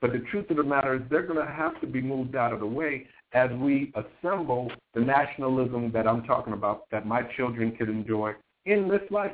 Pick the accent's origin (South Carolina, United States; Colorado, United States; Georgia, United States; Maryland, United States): South Carolina, United States; Charleston; and I can go back to Denmark, Bessie, in my hometown, a Charleston.